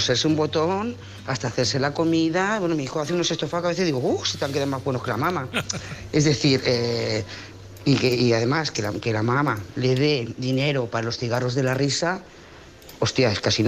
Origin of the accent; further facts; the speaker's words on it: Lloret de Mar, Catalonia, Spain; de Lloret de Mar.